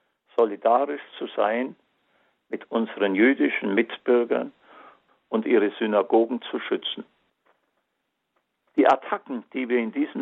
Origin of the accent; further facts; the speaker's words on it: Munich, Bavaria, Germany; Ich musste erleben als Kind die Bomben auf meine Geburtsstadt München